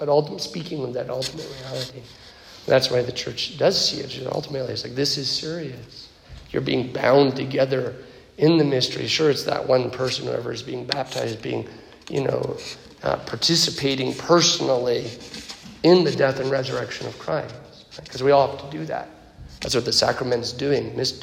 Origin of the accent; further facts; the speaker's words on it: California, United States; When I was a teenager in Central Coast, California, I was, if you know, like the classic punk PK, that was me.